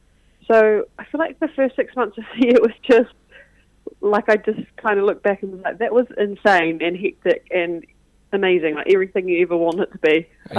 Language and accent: English; Waimate, Canterbury, New Zealand; we started in my hometown of Waimate and finished back there with the tour